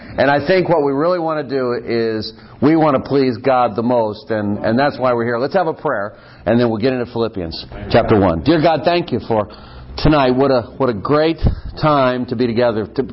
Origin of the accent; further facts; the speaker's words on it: United States; Waking up to the World Cup and growing up in America, not knowing much about it.